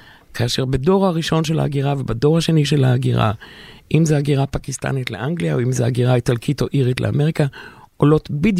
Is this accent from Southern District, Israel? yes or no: yes; Ashdod, Southern District, Israel; לשם אנחנו הוסללנו. ואני גדלתי בסביבה של מהגרים, בבלוק ש-47 משפחות מתוכו היו משפחות מצפון אפריקה, ואנחנו.